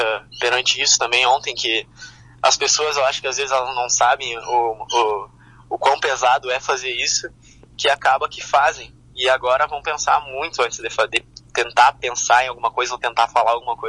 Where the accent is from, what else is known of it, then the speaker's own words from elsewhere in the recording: Rosário do Sul, Rio Grande do Sul, Brazil; now in Garibaldi, Brazil; Embora faça pouco tempo que eu tô morando aqui, que eu sou natural de Rosário do Sul, da fronteira oeste, e faz 2 anos que eu tô morando aqui em Garibaldi